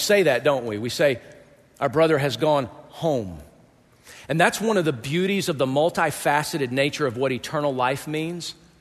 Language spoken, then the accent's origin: English; Georgia, United States; I'm from Georgia.